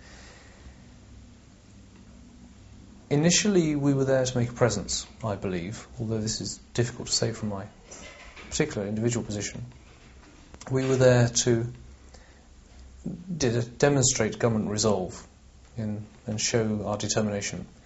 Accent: United Kingdom; As to the rightness of our case, well, being British, we were obviously in the right and we were doing the government's business.

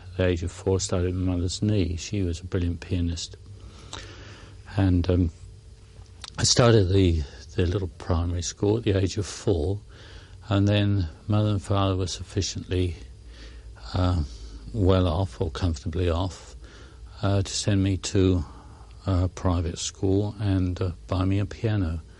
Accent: Romford, London, United Kingdom; born there; I was born in Romford in Essex, England, on the 26th of May, 1915.

